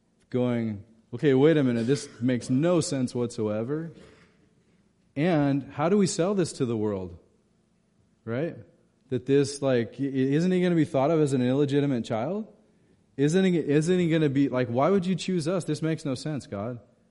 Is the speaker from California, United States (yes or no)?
yes; California, United States; also born or lived in Oregon; I'm from California and Oregon.